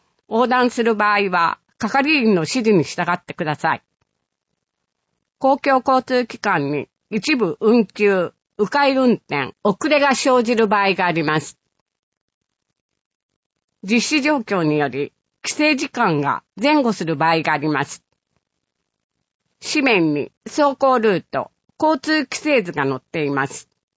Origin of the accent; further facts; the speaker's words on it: Kariya, Aichi, Japan; 生まれ育った刈谷から笑顔と元気を届け